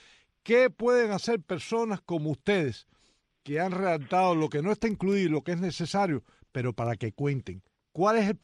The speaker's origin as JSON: {"language": "Spanish", "country": "Cuba", "said": "¿Qué podemos hacer como cubanos?"}